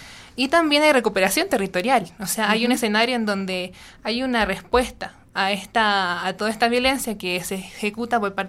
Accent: south, Chile; yo provengo del sur de Chile. Ahí hay un vínculo súper fuerte con el territorio mapuche, principalmente con el pueblo mapuche. Son parte de mis raíces.

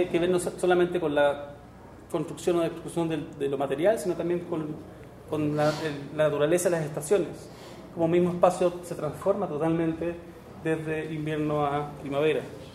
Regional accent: Chile; Nosotros los chilenos no somos muy buenos para santos, no somos como los argentinos

